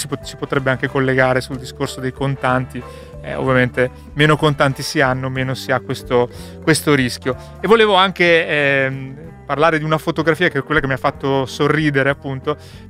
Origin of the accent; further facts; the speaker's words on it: Veneto, Italy; mi ha fatto sorridere in quanto veneto